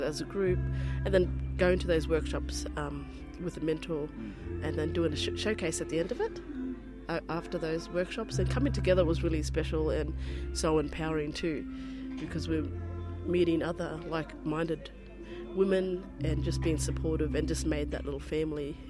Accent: Mareeba, Queensland, Australia; also born or lived in Alice Springs; I'm based back in my hometown, Mareeba, Queensland, far north Queensland

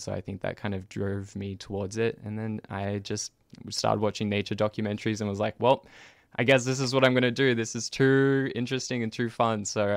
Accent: Geelong, Victoria, Australia; Yeah, I definitely think being rural and having so many beaches nearby is definitely

